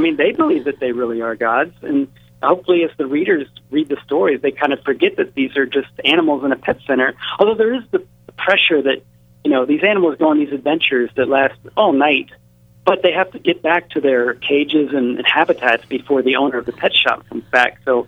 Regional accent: St. Petersburg, Florida, United States; now in Hawaii, United States; But, you know, I grew up in St. Petersburg, so you're right. It is, that area is a great place for writers.

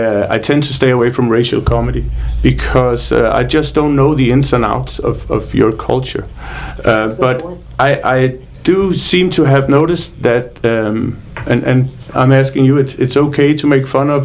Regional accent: Denmark; moved away as an adult; I've lived over here for 3.5 years. I am Danish. I'm from Denmark.

